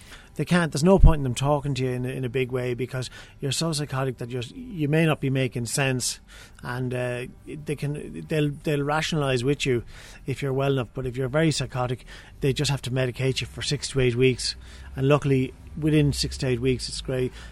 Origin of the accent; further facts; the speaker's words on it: Dublin, Leinster, Ireland; My earliest memories were growing up in Hainault Road in Foxrock.